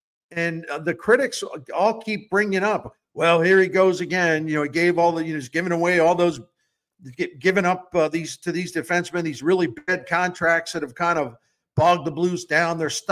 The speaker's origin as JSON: {"language": "English", "region": "Maryland", "country": "United States", "tie": "born or raised there", "said": "for all of the years I grew up in Maryland and was an Orioles fan"}